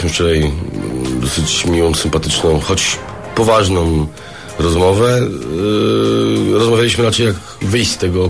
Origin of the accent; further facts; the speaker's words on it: Szczecin, West Pomeranian Voivodeship, Poland; Jestem ze Szczecina